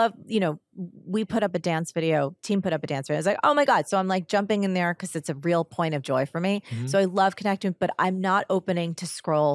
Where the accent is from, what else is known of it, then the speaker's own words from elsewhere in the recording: New Jersey, United States; you know, I'm from Jersey.